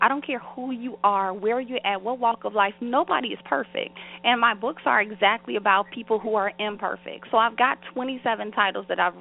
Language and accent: English; Chicago, Illinois, United States; Well, initially, I'm born and raised on Chicago's South Side in the Inglewood area.